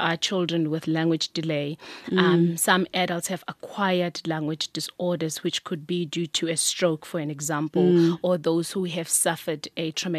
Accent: Pretoria, Gauteng, South Africa; Yes, I grew up in Pretoria. Look, my childhood was nothing out of the ordinary, but we were protected

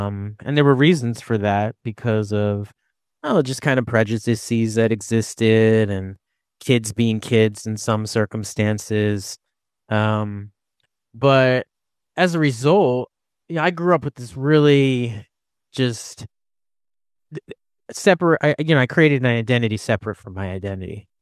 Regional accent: Philadelphia, Pennsylvania, United States; I grew up Jewish American outside of Philadelphia

